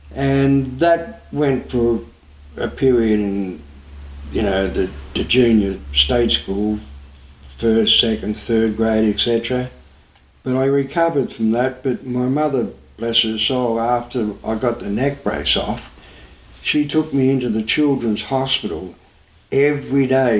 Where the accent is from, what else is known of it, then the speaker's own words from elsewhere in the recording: Melbourne, Victoria, Australia; born there; I was born in Melbourne in 1942, 10th of August 1942.